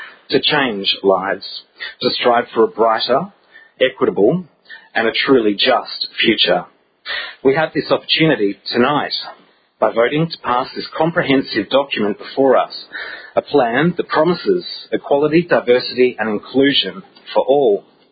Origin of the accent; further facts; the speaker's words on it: Perth, Western Australia, Australia; Growing up in Perth